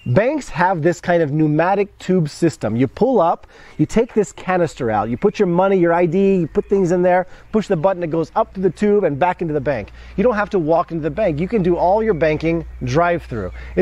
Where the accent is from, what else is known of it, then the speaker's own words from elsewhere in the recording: Alabama, United States; also born or lived in Texas; now in Poland; growing up in Alabama and Texas, it's so hot outside, the last thing you want to do is drink a cup of hot tea.